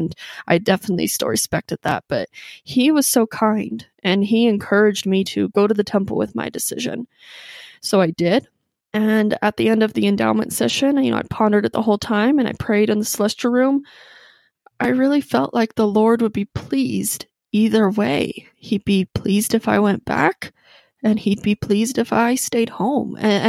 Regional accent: Coeur d'Alene, Idaho, United States; I'm from Coeur d'Alene, Idaho, so I was in the Spokane airport.

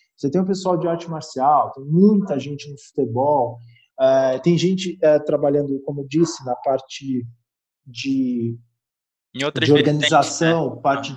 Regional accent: São Paulo, Brazil; porque eu sou de São Paulo.

